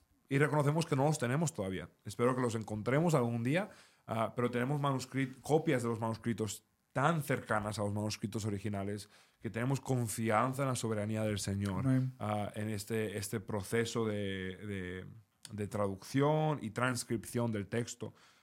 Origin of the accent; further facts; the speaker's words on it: Spain; Y como español, a mí me duele un poco